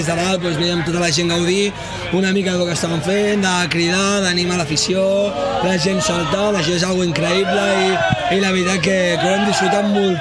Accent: Girona, Catalonia, Spain; al final aquí som de Girona i la gent vota

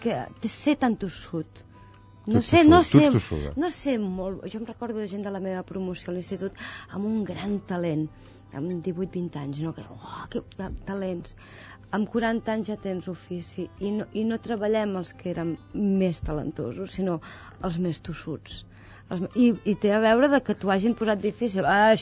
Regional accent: Valls, Catalonia, Spain; I jo sóc de Valls, llavors allà hi havia una escola de ballet

